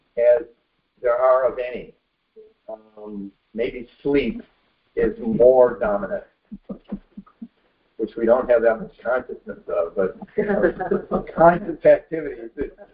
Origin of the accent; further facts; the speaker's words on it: Detroit, Michigan, United States; we came from Detroit, and Detroit was, you know, had labor friction when we were growing up between the UAW and the automakers